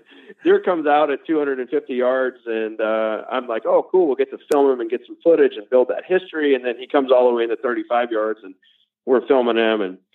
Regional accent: Louisiana, United States; I mean, I grew up in Louisiana hunting public land, not managed land

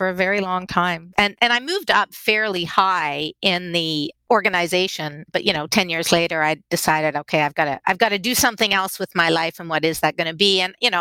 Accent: Canada; I went to the University of Guelph in Canada. I'm Canadian.

